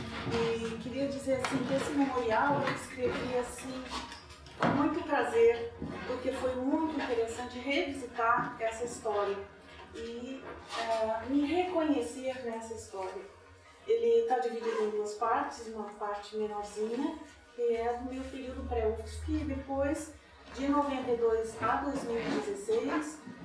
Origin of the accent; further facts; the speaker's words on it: Florianópolis, Santa Catarina, Brazil; also born or lived in São Paulo; Eu nasci em São Paulo, eu sou a terceira de quatro filhas mulheres, né? Meus pais moravam aqui, foram para lá fazer a vida e voltaram em 1971 e eu voltei com eles a morar, então, em Florianópolis.